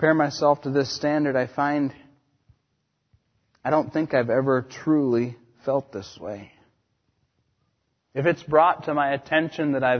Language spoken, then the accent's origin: English; United States; As an American, when I travel outside of this land, it's important for me to obey the laws of the land to which I'm going